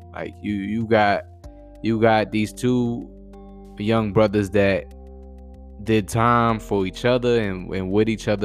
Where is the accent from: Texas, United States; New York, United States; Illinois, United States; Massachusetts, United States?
Massachusetts, United States; Boston; I'm from Boston, so we're the West neighbors, you know what I'm saying?